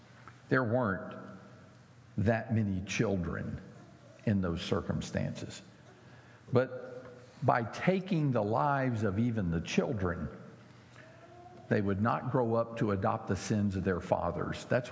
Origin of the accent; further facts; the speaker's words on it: Deep South, United States; I grew up in the Deep South.